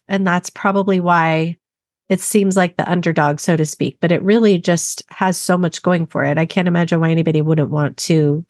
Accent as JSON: {"language": "English", "region": "Arizona", "country": "United States", "said": "So yeah, I'm from Arizona. So originally from Arizona, so that AC issues are definitely a theme there."}